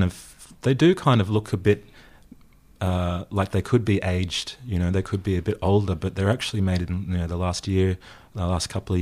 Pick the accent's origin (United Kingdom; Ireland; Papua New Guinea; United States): Papua New Guinea; But we're from Papua New Guinea, so we love rugby league.